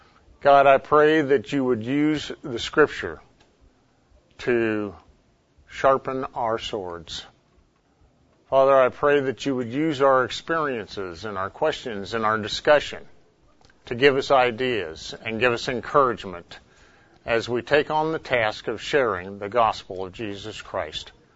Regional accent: Oklahoma City, Oklahoma, United States; I'm from Oklahoma City. I'm a pharmacist at the VA hospital up there.

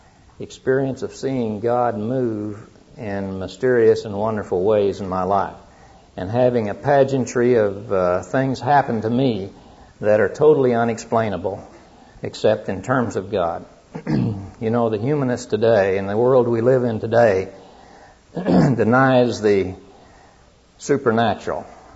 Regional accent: Lone Wolf, Oklahoma, United States; born there; I was born in Lone Wolf, Oklahoma, down in the southwestern part of Oklahoma, into a family.

